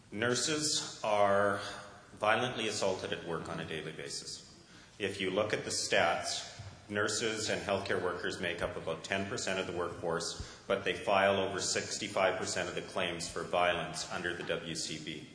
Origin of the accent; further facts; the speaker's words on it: Kamloops, British Columbia, Canada; I'm from the Kamloops area